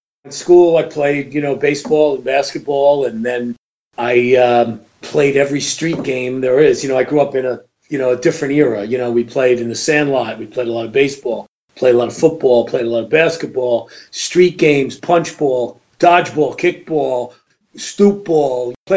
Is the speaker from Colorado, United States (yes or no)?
no; Bronx, New York, United States; also born or lived in Yonkers; I grew up a Yankees fan. I grew up in the Bronx and Yonkers, so I lived, within 20 minutes of Yankee Stadium.